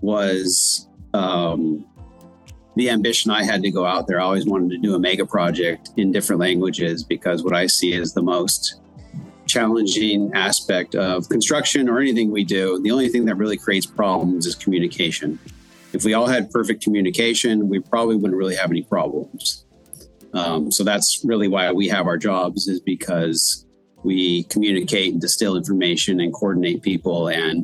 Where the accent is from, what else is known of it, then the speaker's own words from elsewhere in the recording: California, United States; moved away as an adult; also born or lived in Taiwan; I grew up in Southern California and lived there till about the age of 27. And then I took a little bit of a migration to Taiwan, where I lived for about 9 years.